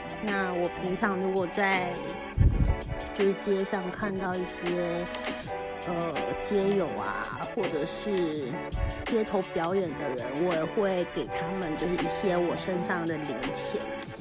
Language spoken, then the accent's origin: Chinese; Kaohsiung, Taiwan; 反正我从小在我高雄的家乡就是这样长大的